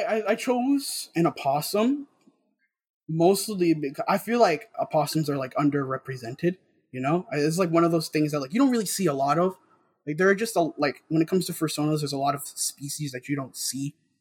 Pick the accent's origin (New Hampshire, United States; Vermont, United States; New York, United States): New York, United States; Bronx; also born or lived in Harlem; I was born in Harlem, and I was pretty much raised in the South Bronx my whole life. Mm-hmm. Only very, very recently did I move to the North Bronx.